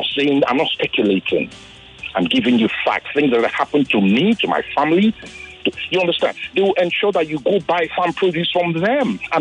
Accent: Kano, Nigeria; I schooled in the north. I grew up in Kano.

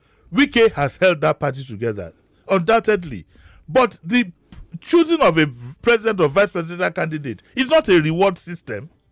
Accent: Nigeria; What concerns me more as a Nigerian

